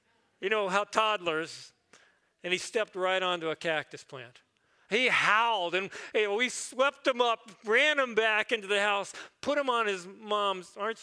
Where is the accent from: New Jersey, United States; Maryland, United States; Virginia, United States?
Maryland, United States; We were at my grandmother's down on the Chesapeake Bay. I grew up in Maryland.